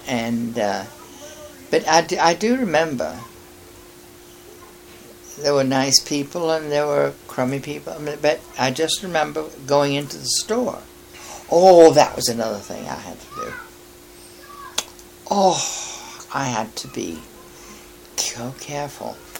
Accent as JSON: {"language": "English", "region": "England", "country": "United Kingdom", "said": "They knew with me being English that I would be lenient."}